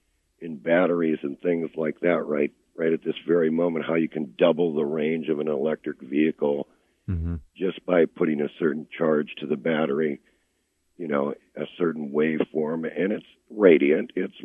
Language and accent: English; United States; It's, after all, I'm an American.